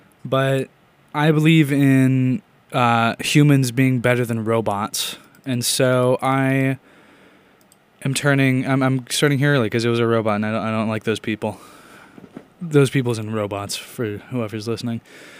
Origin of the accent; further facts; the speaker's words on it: Alabama, United States; Okay, I grew up in Alabama, and I'm going to go back there in about a week.